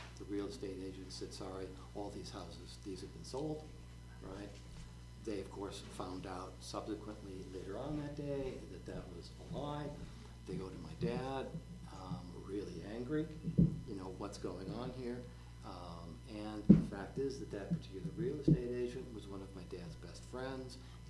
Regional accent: Oak Park, Illinois, United States; I was raised in Oak Park, Illinois, which is on the western, just the western edge of Chicago.

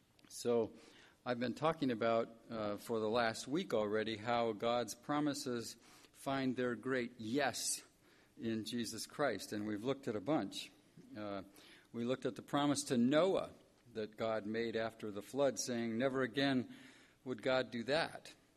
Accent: Valparaiso, Indiana, United States; I'm from Valparaiso, Indiana, where I teach in a department of theology at Valparaiso University.

